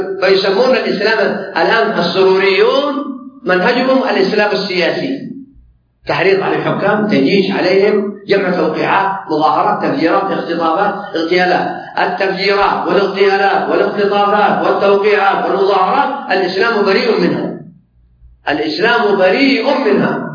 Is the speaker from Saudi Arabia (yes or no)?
yes; Saudi Arabia